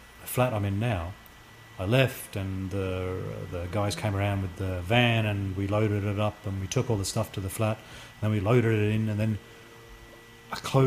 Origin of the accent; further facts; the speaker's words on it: Australia; moved away; I think loving personal space stems partly from growing up in Australia and having way more personal space.